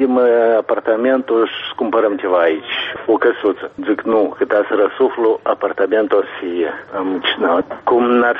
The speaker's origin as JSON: {"language": "Romanian", "country": "Moldova", "said": "Mie îmi pare că noi, ca moldoveni, încă nu putem să ne arătăm dignitatea noastră, mândria noastră."}